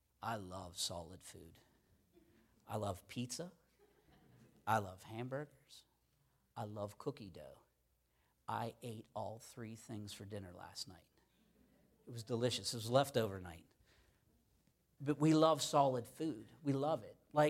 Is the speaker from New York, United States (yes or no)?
no; Pittsburgh, Pennsylvania, United States; I'm from Pittsburgh. I said Haas to Corin today, and she said, did you just say Haas?